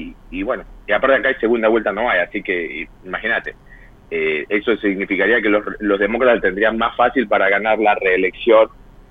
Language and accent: Spanish; Argentina; moved away; yo también soy argentino, pero no vivo ahí